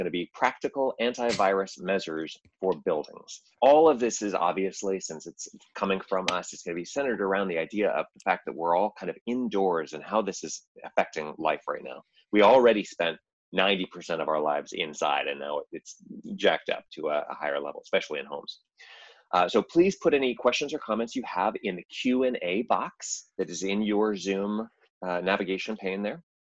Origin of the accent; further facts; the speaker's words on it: United States; because I'm American and I like to shorten things